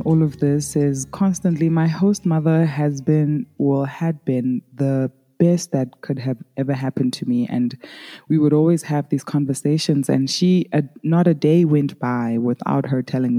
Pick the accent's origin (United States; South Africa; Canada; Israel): South Africa; and I am from South Africa.